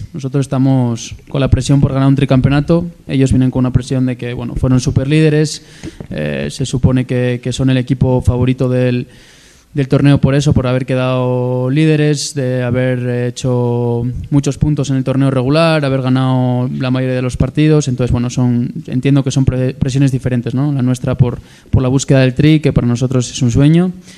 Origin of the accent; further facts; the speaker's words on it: Mexico; Sí, sí, sí, soy mexicano